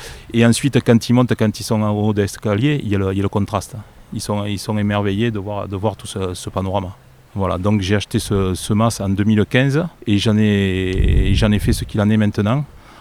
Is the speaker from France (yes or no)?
yes; Sète, Occitanie, France; Parce que je suis de Sète, j'ai grandi au bord de l'étang, j'ai tout le temps baigné dans l'étang